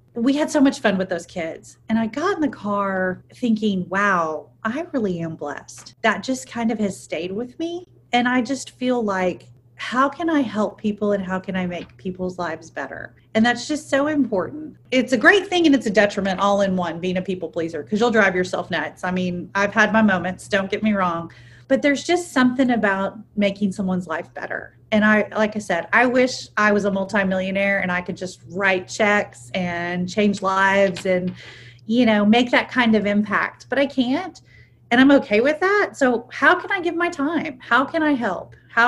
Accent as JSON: {"language": "English", "town": "Houston", "region": "Texas", "country": "United States", "tie": "born there", "said": "You know, I was born in Houston, and my dad is originally from San Antonio."}